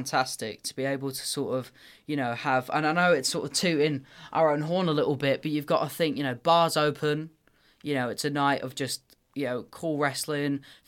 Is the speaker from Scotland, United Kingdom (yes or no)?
no; South East England, United Kingdom; accent: posh; now in Grimsby, United Kingdom; my voice isn't Grimsby or Lincoln at all, but that's just where I live. I mean, you know, I grew up very close to London, so I've got that posh accent towards me.